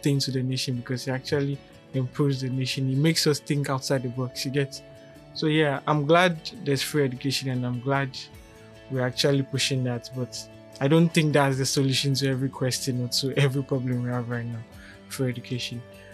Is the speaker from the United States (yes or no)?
no; Ghana; if you listen to the previous episode on being Ghanaian, I made reference to the fact we have a lot of people that are practicing partisan politics in our country.